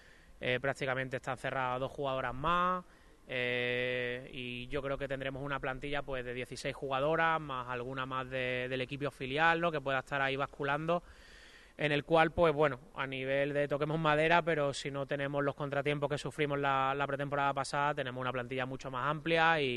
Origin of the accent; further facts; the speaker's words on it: Málaga, Andalusia, Spain; como malagueño en Málaga, en tu ciudad